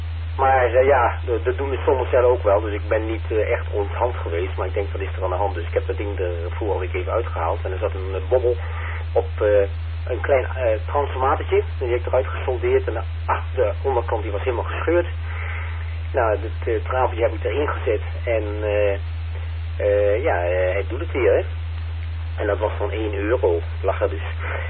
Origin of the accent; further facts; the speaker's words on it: Netherlands; Ik ben een Nederlander en ik blijf het ook hoor.